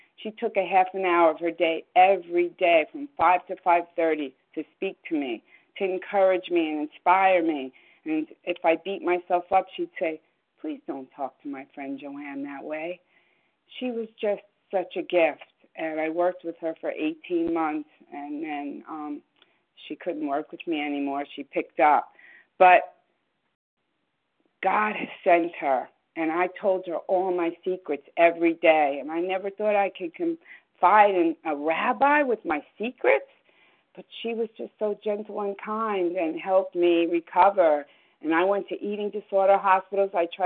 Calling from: New York, United States; Oh, I'm from New York.

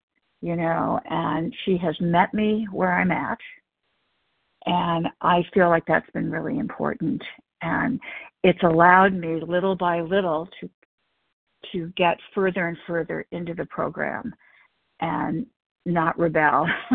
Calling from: New Mexico, United States; Oh, I'm sorry, from New Mexico.

